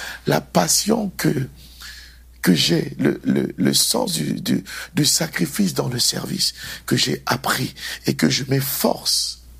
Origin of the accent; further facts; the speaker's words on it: Douala, Littoral, Cameroon; je regarde d'où je viens, de Daido à Douala au Cameroun.